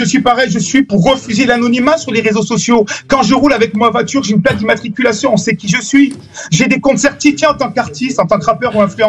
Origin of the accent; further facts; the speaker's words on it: France; Mais moi, je suis français.